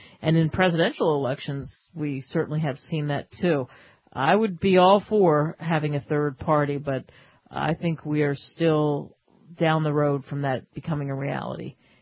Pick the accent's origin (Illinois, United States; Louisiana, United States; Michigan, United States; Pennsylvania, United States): Pennsylvania, United States; Philadelphia; I'm from Philly, so I got to throw this in here.